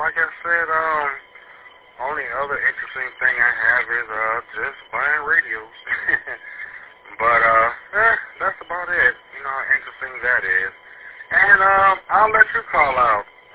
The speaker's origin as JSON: {"language": "English", "region": "Texas", "country": "United States", "said": "because I'm from Texas, so in order for me to be able to stay connected with pretty much Texas and everywhere else"}